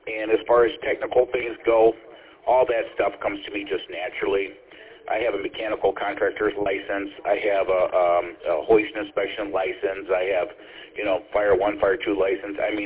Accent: Paw Paw, United States; born or raised there

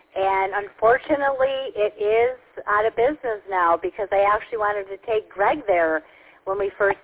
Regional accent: Huntington Woods, Michigan, United States; I grew up in Huntington Woods, so Woodward Avenue was a lot of the places we would, you know, dine with my mom and dad

